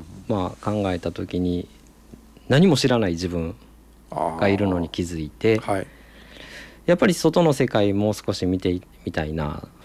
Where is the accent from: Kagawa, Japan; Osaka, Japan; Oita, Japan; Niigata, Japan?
Osaka, Japan; 大阪の天王寺って言って